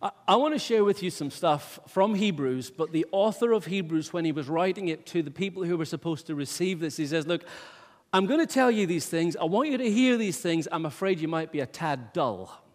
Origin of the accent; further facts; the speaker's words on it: Wick, Scotland, United Kingdom; also born or lived in England; The reason it doesn't sound proper is I went to England. They messed my accent up. I came back. So I am originally from Wick. The English have had an influence upon me.